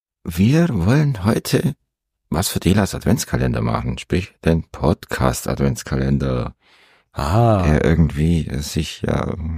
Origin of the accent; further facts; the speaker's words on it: Tapfheim, Bavaria, Germany; Da, Tapfheim, wo ich aufgewachsen bin.